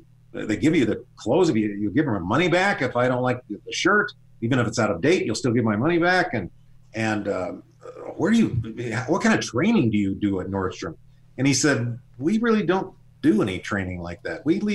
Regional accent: United States; There's something that I learned growing up in Indian reservations

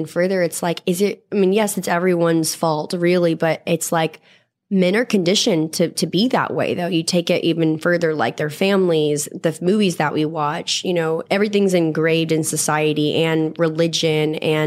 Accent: Texas, United States; I mean, I grew up in Texas in the South and like a really rough part.

